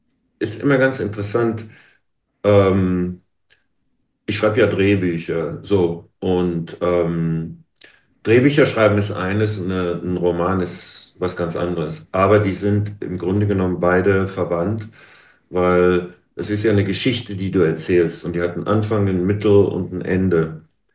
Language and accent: German; Germany